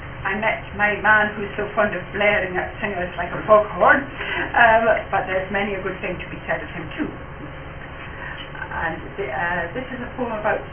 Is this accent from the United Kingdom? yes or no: yes; Edinburgh, Scotland, United Kingdom; I came to Gaelic from Edinburgh